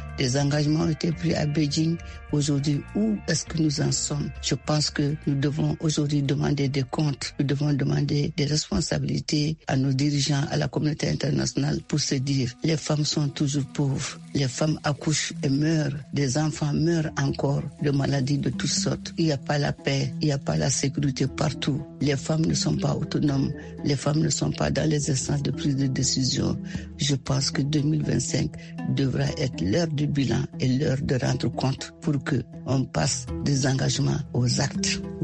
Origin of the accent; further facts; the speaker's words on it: Mali; je suis du Mali.